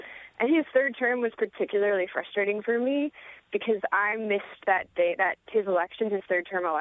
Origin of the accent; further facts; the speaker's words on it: New York, United States; I'm actually from New York, but Bloomberg is sort of the only mayor that I've ever had in my sort of cultural awareness.